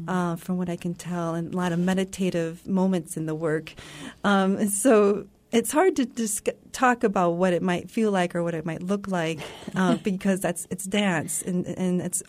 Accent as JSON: {"language": "English", "town": "Bismarck", "region": "North Dakota", "country": "United States", "tie": "born or raised there", "said": "I grew up in North Dakota, and my mother participated in a modern dance company here in town in Bismarck."}